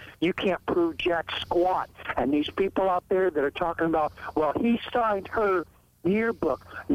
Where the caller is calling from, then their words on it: Edgar Springs, Missouri, United States; down in Edgar Springs.